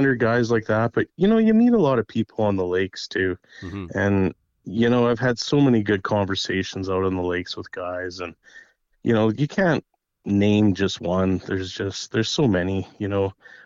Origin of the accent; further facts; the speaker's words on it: Kelowna, British Columbia, Canada; Well, it's a long story, you know, born and raised in Kelowna. You know, we have all the lakes around here